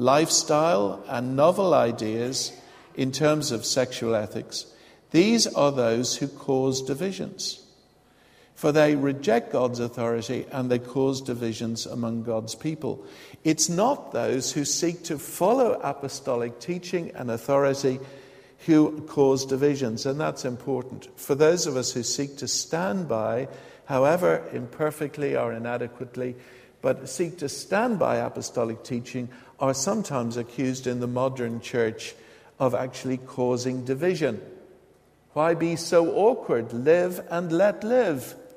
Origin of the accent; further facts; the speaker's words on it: Ireland; now in Eastbourne, United Kingdom; You know, I come from Ireland and I know about water-filled clouds in Ireland.